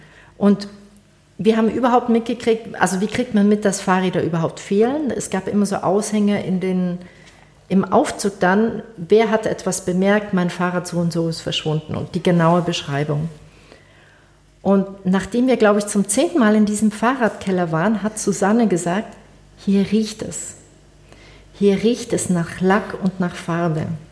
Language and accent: German; Munich, Bavaria, Germany; also ich bin im Olympiadorf aufgewachsen. Das ist dort in München.